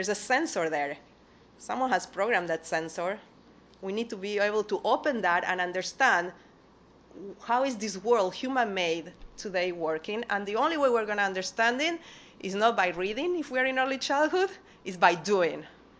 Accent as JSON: {"language": "English", "country": "Argentina", "said": "I'm originally from Argentina."}